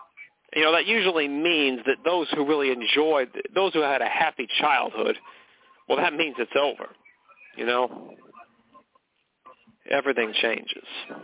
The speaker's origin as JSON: {"language": "English", "town": "McKinleyville", "region": "California", "country": "United States", "tie": "born there", "said": "I was born in McKinleyville. That's right. A beautiful city. This one-horse town had everything, you know. It was in Northern California."}